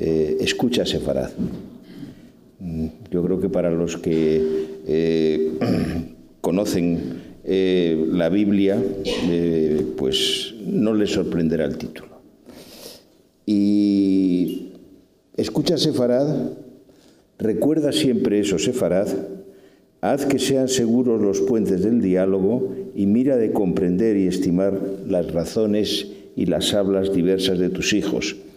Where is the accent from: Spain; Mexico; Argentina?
Spain; Madrid, Community of Madrid; Aclaro que soy madrileño, de paso, ¿eh?